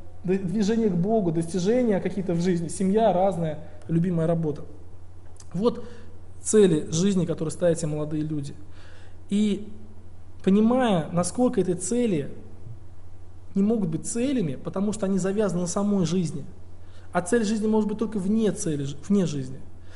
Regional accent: Tolyatti, Samara Oblast, Russia; Я приехал сюда из России. Ой, фу, говорю, из России, из этого. Из Тольятти.

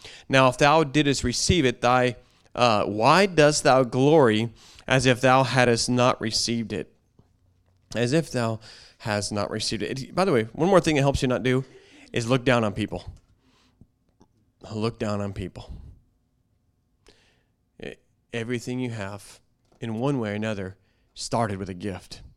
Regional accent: United States; And realize, Lord, thank you, I was brought up in America.

